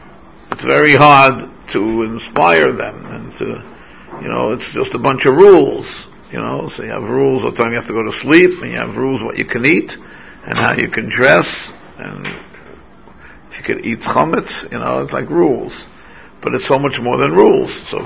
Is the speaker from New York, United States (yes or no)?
yes; New York City, New York, United States; I grew up on the Lower East Side when it was a communal sukkah for hundreds of families.